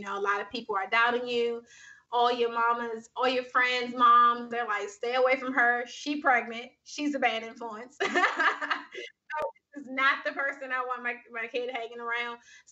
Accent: Washington, District of Columbia, United States; Yeah, I'm from Washington, DC. So I grew up in Washington, DC.

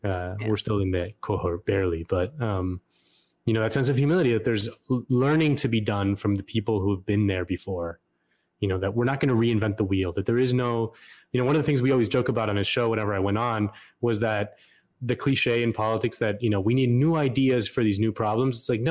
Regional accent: Florida, United States; She's from my home state of Florida.

